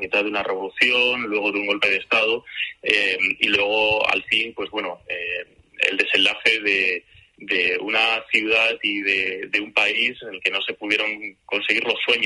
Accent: Granada, Andalusia, Spain; also born or lived in Cairo; Yo soy del sur, de Granada, y creo que El Cairo es la segunda ciudad en la que he vivido más en toda mi vida. He sido joven en El Cairo

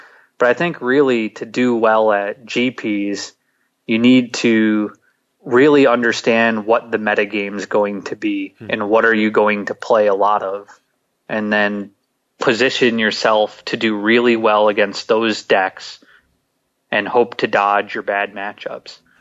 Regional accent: Syracuse, New York, United States; if there was a PTQ or something that was in my hometown of Syracuse or nearby in like Binghamton, then I'd go play that.

